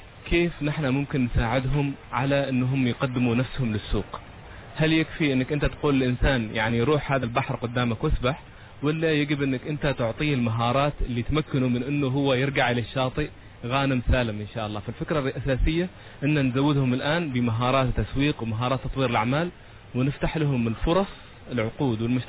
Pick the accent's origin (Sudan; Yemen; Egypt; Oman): Oman